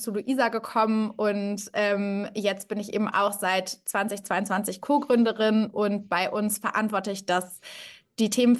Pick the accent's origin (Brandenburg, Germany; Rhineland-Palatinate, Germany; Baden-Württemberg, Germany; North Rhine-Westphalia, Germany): North Rhine-Westphalia, Germany; Cologne; bin auch Kölnerin und lebe auch immer noch in Köln.